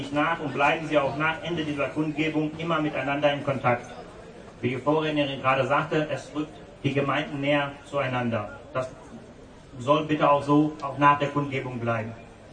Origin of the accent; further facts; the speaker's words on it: Bosnia & Herzegovina; ich komme aus Bosnien-Herzegowina.